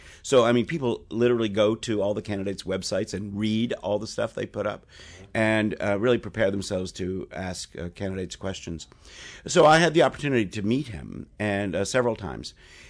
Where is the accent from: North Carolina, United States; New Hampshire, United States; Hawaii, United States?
New Hampshire, United States; Of course, I'm from New Hampshire. It's the first primary.